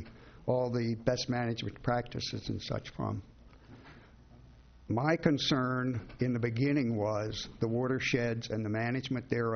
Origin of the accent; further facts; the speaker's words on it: Pacific Grove, California, United States; from Pacific Grove.